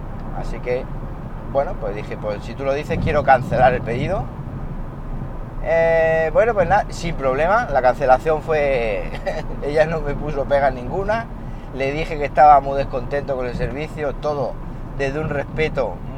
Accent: Chile; He tenido paquetes que he enviado a Chile, a mi pueblo, que han tardado más que mandarlo a Polonia.

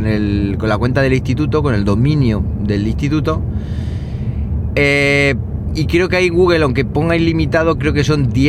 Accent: Linares, Andalusia, Spain; me trasladen a Linares, porque obviamente mi deseo es volver a mi tierra a trabajar ahí, es decir, a estar lo más cerquita posible de casa.

